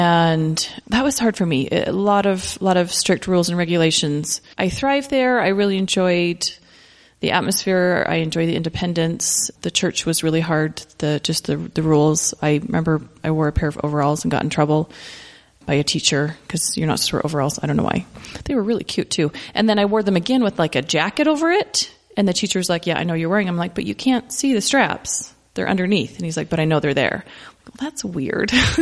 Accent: Utah, United States; I was born and raised in the church. I grew up in Salt Lake County.

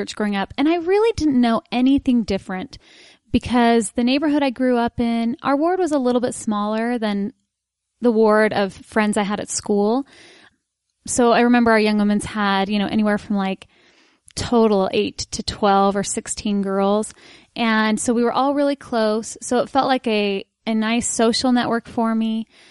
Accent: Salt Lake City, Utah, United States; I was. I was born and raised. I grew up in Sugar House. My family still, my parents still live in the house I grew up in. So I grew up kind of near the University of Utah.

